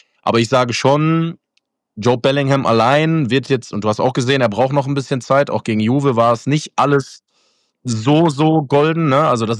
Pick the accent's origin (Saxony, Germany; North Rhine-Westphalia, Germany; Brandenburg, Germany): North Rhine-Westphalia, Germany; Essen; bei uns in der Familie ist es tatsächlich so, wir kommen alle aus Essen